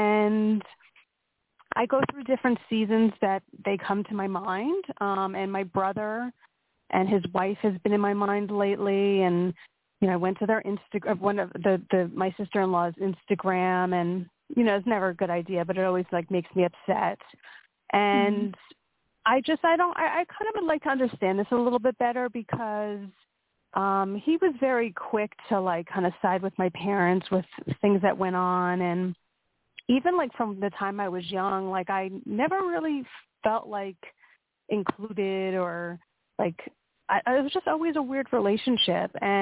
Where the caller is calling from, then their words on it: Pennsylvania, United States; Hi, this is … from Pennsylvania.